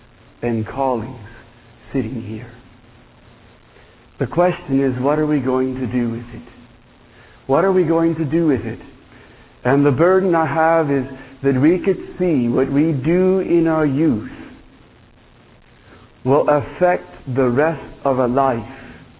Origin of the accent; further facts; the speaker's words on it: Ohio, United States; from Ohio.